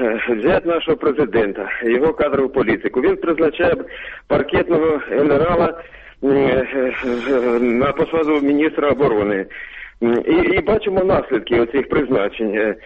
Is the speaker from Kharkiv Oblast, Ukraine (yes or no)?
no; Sumy Oblast, Ukraine